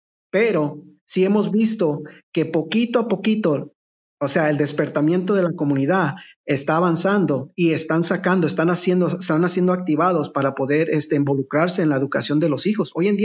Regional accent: Mexico; Cuando hablamos de que venimos de México, venimos de nuestros países, a un país lleno

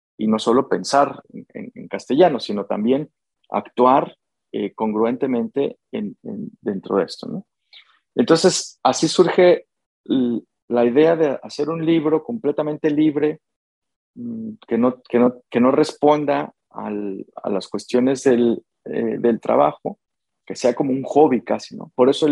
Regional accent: Mexico; moved away; Yo estuve, salí hace 18 años de México, estoy llegando a las Américas de regreso 18 años después

